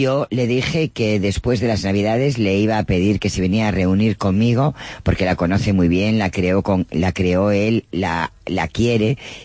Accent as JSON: {"language": "Spanish", "town": "Vigo", "region": "Galicia", "country": "Spain", "said": "Las encuestas en Vigo, de donde yo soy, decían que íbamos a tener 13 concejales y tuvimos 17."}